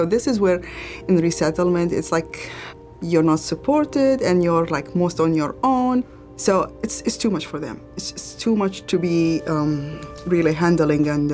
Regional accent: Baghdad, Baghdad Governorate, Iraq; moved away; I'm originally from Baghdad, Iraq, and I came as a refugee.

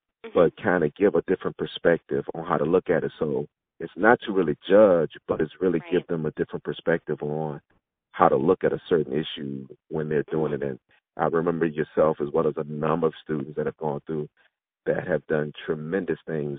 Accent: Virginia, United States; Well, because of so much history, you know, there we didn't come from a metropolitan city such as Washington, D.C., so a lot of our heroes were guys

